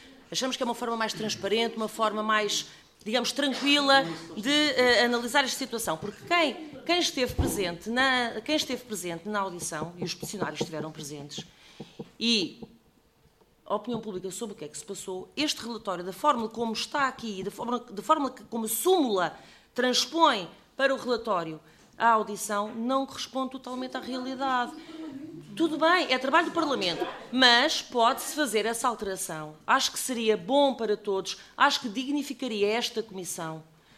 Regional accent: Faro, Portugal; mas nós conhecemos porque somos do Algarve e tanto conhecemos.

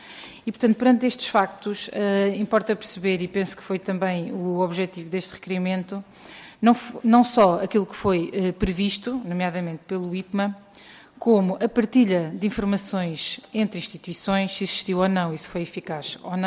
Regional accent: Leiria, Portugal; eu também sou de Leiria

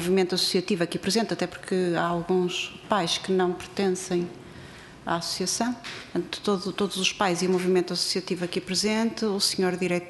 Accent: Maia, Porto, Portugal; sou natural do Conselho da Maia e esta questão também me é cara.

